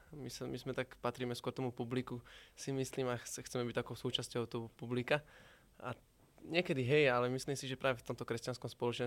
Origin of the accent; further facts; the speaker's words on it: Rybky, Trnava Region, Slovakia; pochádzam z také dediny Rybky, ona to je, tá dedina je na Záhorí blízko Senice, študujem v Nitre teda sociálnu prácu a taliančinu.